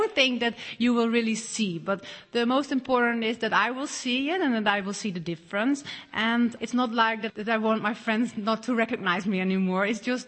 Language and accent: English; Netherlands; I'm from Holland. I'm 38.